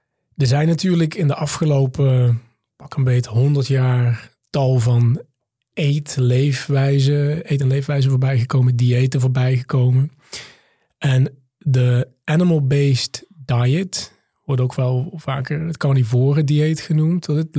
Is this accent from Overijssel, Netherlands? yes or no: no; Limburg, Netherlands; also born or lived in South Africa; Ik ben half Nederlander, half Zuid-Afrikaan. Ik ben in Limburg op het platteland opgegroeid, in het ouderlijk huis van mijn moeder.